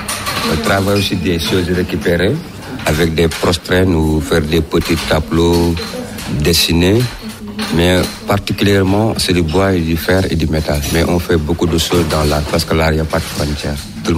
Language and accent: French; Senegal; now in Lyon, France; moi, je suis Sénégalais et qui vient en France depuis le 28 mars 2016, directement ici à Lyon.